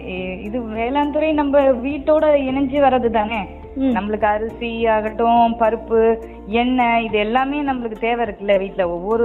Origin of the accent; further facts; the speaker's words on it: Neyveli, Tamil Nadu, India; நான் பிறந்து வளர்ந்தது எல்லாம் நெய்வேலி, அப்பா வந்து திருவாரூர் மாவட்டம், நான் கல்யாணம் பண்ணி போனது தஞ்சாவூர் மாவட்டம் ஒருத்தநாடு பக்கத்தில்.